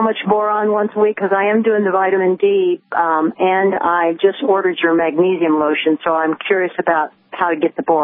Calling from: Iowa, United States; I'm calling from Iowa, and it's another perfect spring day.

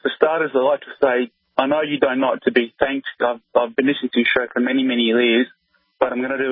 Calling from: Adelaide, South Australia, Australia; I'm calling from Adelaide, South Australia

